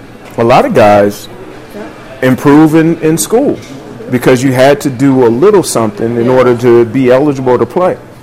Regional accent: Hampton, Virginia, United States; I grew up in Hampton, Virginia, and it's known for its athletics.

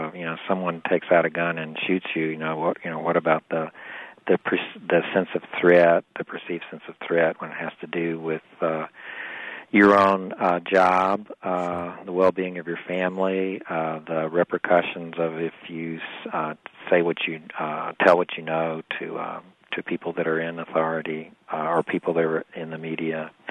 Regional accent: North Carolina, United States; as a Presbyterian growing up in North Carolina in the 1970s, the idea that you could have Jews and Catholics all together in the same family was a discovery for me in the 1970s

